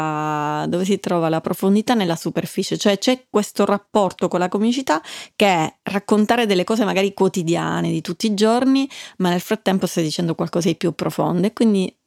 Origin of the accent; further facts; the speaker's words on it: Sicily, Italy; ma io sono siciliana e sono quella, sono un pezzo di Sicilia.